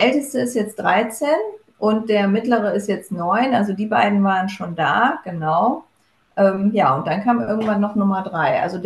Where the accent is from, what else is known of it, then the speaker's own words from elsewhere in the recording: Gummersbach, North Rhine-Westphalia, Germany; wir kommen aus dem schönen Gummersbach im Bergischen Land und ich lebe hier mit meinem Mann und unseren drei Söhnen